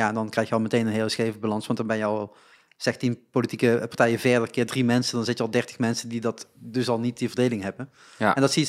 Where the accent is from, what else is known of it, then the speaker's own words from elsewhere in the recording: Limburg, Netherlands; ik kom natuurlijk uit Limburg